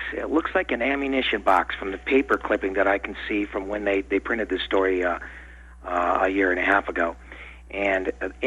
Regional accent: Buffalo, New York, United States; now in Reno, United States; I've lived in Reno for 34 years, but I came from the Buffalo Niagara Falls area, and I have a very large family.

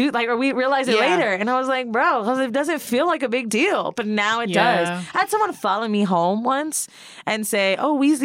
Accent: Florida, United States; You know I'm from Florida, bitch.

